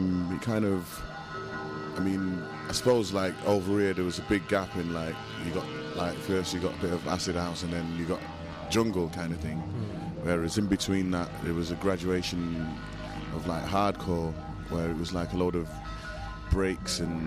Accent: Manchester, North West England, United Kingdom; now in New York, United States; I'm from Manchester in England.

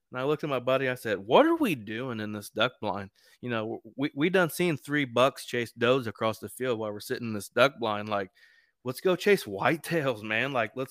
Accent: Indiana, United States; I'm from East Central Indiana.

